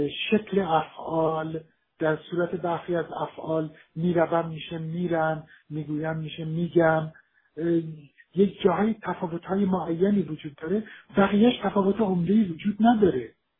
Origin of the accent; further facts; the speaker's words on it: Tehran, Tehran Province, Iran; accent: Tehrani; ولی لهجه من تهرونی که نزدیک نبوده که